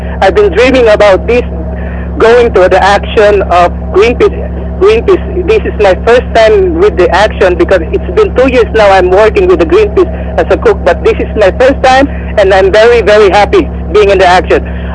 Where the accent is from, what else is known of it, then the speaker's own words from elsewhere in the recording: Philippines; English is a second language; I'm from the Philippines.